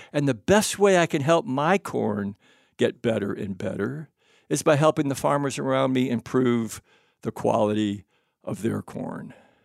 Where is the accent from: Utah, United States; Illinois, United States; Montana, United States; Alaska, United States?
Illinois, United States; Country Club Hills; also born or lived in Mississippi; I was born in Mississippi, but I spent the years of about 5 to what, probably about 14, in a brand new little town called Country Club Hills. There were no country clubs and there were no hills. It was northern Illinois, about 60 miles southwest of Chicago.